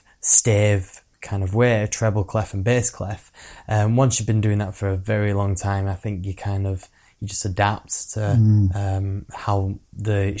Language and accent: English; Oswaldtwistle, North West England, United Kingdom; also born or lived in Blackburn; So I was born in Blackburn, but raised in Oswaldwistle in 1996.